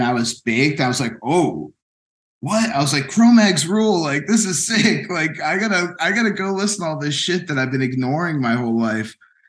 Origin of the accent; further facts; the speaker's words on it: Lehigh Valley, Pennsylvania, United States; And he was like, I knew him from my hometown, Lehigh Valley.